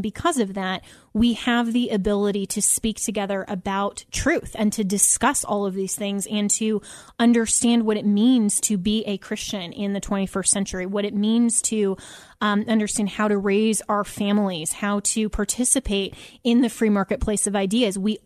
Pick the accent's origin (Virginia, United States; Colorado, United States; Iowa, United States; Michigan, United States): Colorado, United States; I'm from Colorado and I know about the show